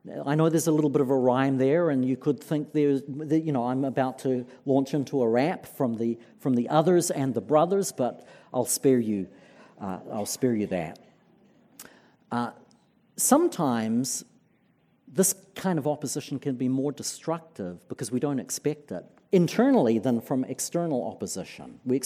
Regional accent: New Zealand; I'm from New Zealand, which is a post-Christian culture.

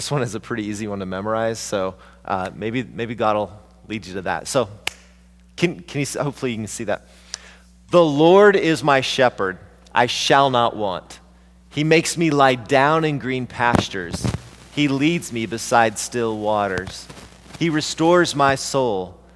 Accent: New York, United States; Some of you might consider yourself a city folk, like I'm a New Yorker, right?

